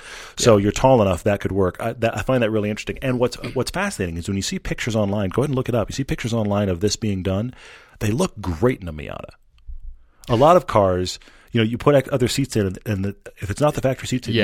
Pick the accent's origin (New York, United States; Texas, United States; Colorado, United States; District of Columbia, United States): Texas, United States; And I'm not in Texas. I am from Texas, and I wish I'd had a sunshade.